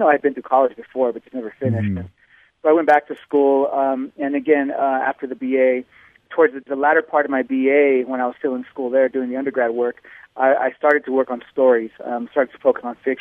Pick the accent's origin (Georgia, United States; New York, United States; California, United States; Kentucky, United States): California, United States; Visalia; I'm not from Fresno originally. I'm from one of the smaller towns, actually, Visalia and Dinuba. Those areas is where I'm from.